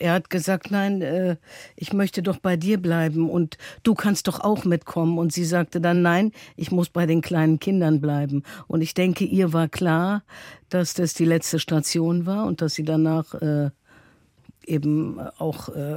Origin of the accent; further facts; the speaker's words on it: Berlin, Germany; Ich bin Berlinerin. Ich bin in Berlin geboren, 1955. Ich bin quasi 10 Jahre nach dem Krieg geboren.